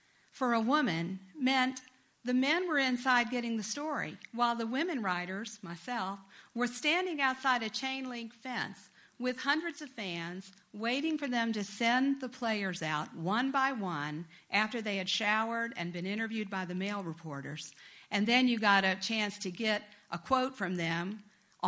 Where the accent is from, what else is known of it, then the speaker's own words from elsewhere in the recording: Jacksonville, Florida, United States; once I was an intern in Jacksonville, Florida, my hometown